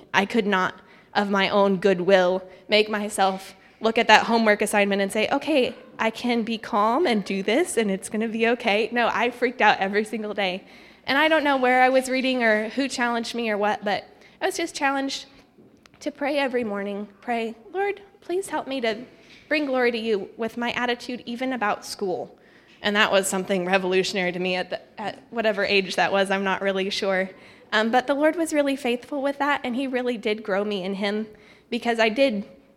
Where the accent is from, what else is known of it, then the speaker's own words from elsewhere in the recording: Thailand; One of the hard things is, though, is I grew up there, so it's home.